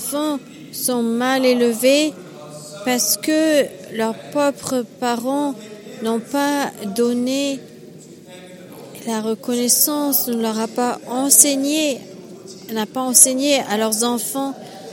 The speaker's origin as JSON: {"language": "French", "country": "Germany", "said": "Je viens d'Europe. D'Allemagne. Et je connais un petit peu l'Europe."}